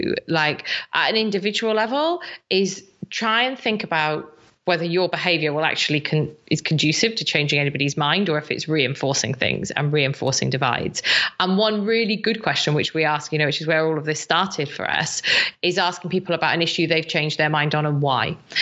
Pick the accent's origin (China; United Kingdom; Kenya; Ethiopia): United Kingdom; Wales; I'm from South Wales